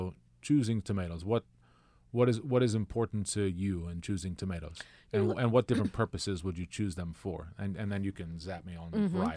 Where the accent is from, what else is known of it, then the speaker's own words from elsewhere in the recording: Maryland, United States; and yes, I grew up in Maryland, but I believe that our tomatoes, when you get them at the right places at the right time, are as good or better than anywhere